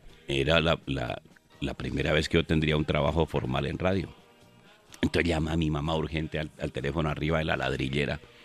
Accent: Colombia; de nosotros los provincianos y de los colombianos

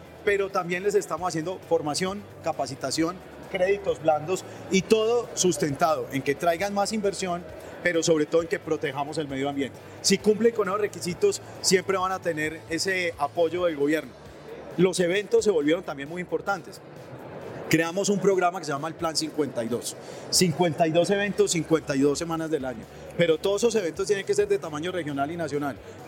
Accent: Manizales, Caldas, Colombia; los manizaleños somos los colombianos que más amamos la ciudad donde vivimos

